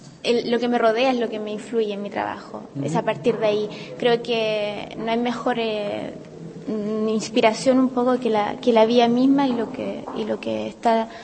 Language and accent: Spanish; Chile; yo siendo chilena, tener la oportunidad en Praga de representar a mi país con mi trabajo es un privilegio